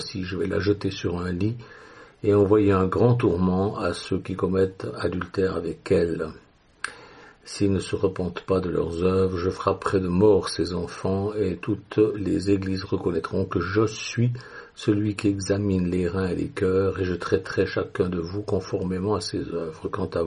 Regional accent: Switzerland; now in France; parce que moi je suis Suisse et fier de l'être, bien que j'aime beaucoup la France, je vis en France et j'aime la France

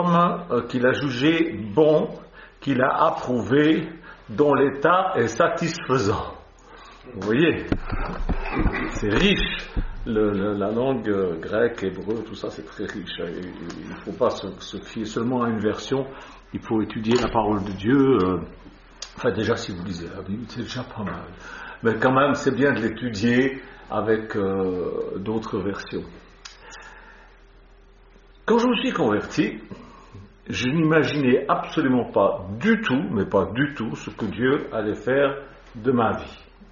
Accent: Switzerland; En fait, je suis suisse, mais mes ancêtres étaient français de Grenoble.

